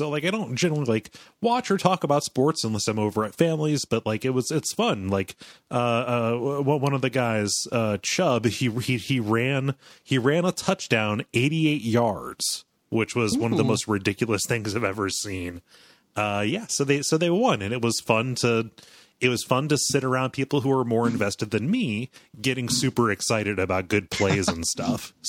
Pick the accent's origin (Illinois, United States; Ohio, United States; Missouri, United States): Ohio, United States; Cleveland; I grew up in the Cleveland media market.